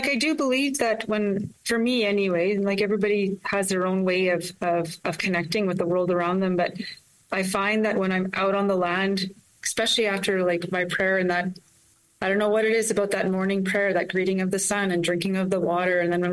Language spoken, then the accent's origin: English; Steinbach, Manitoba, Canada; also born or lived in Red Lake; I would have been 7, almost 8 at that point. And we grew up in Steinbeck, and like the school had half days in German and half days in English.